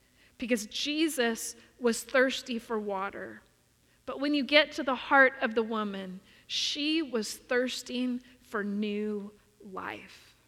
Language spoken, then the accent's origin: English; California, United States; I'm always labeled as the Californian. Well, you're from California